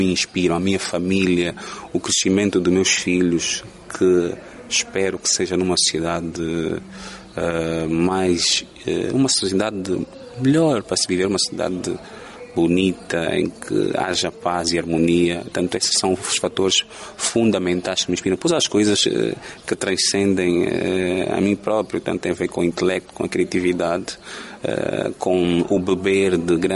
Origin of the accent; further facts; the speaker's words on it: Luanda, Angola; born there; Portanto, eu fui nascido no Sambizanga, no bairro dos Candeeiros. Portanto, Luanda